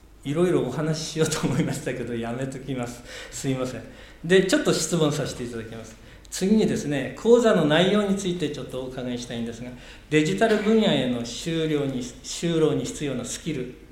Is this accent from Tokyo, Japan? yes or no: no; Tsuchiura, Ibaraki, Japan; born there; 私の生まれ故郷の土浦市では